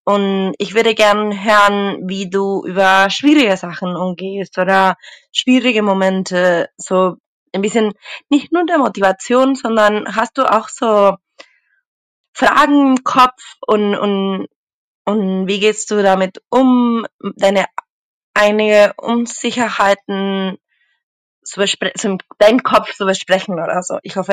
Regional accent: Argentina; German is a second language; ich komme aus Argentinien

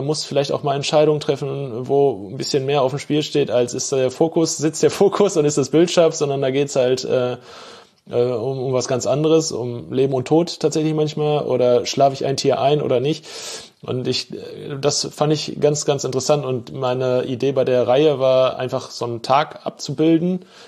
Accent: Bochum, North Rhine-Westphalia, Germany; born or raised there

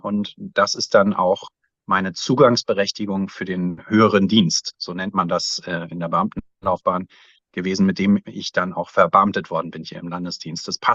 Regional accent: Mecklenburg-Vorpommern, Germany; ich möchte eben für meine Heimat Mecklenburg-Vorpommern in Europa, für das ich wirklich brenne, auch Verantwortung übernehmen

